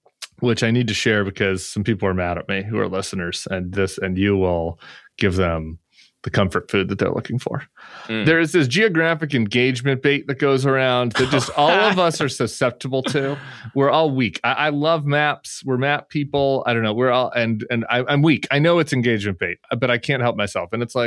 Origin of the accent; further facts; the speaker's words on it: Denver, Colorado, United States; also born or lived in St. Louis; I'm from. I was born in St. Louis. I grew up in Denver.